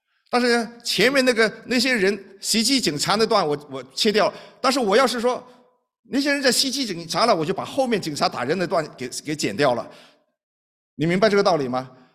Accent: China; 但是只要有点理由的话，都会支持中国的，因为我是中国人了。

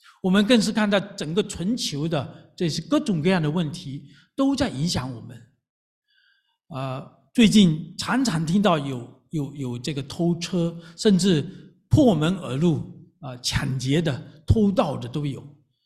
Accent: Fuqing, Fujian, China; 不知道我们中间有没有福清来的，福清有一个叫石竹山啊，石竹山有很多的台阶的，我从小我妈妈就带着我去一个台阶一个台阶一个台阶的跪上去

